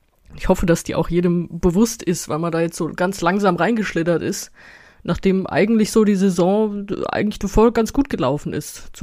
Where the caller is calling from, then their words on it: Wiesbaden, Hesse, Germany; Ja, hallo aus Wiesbaden.